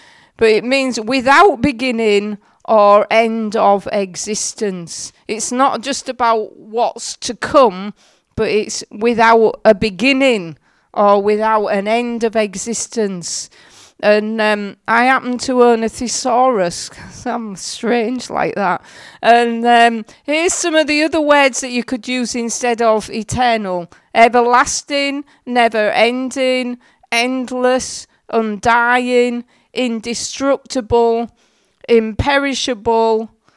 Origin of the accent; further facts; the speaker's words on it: Hull, Yorkshire and the Humber, United Kingdom; I'm from Hull. I was brought up in Hull. Well, you probably can tell by the accent. I've lived in Hull all my life, and I'm the pastor of the Elim Church in Hull.